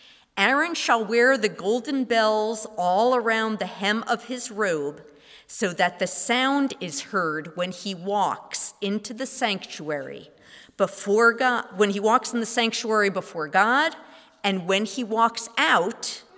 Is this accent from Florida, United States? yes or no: no; New Jersey, United States; When I was growing up in Northwest New Jersey, the worst thing you could say about another synagogue was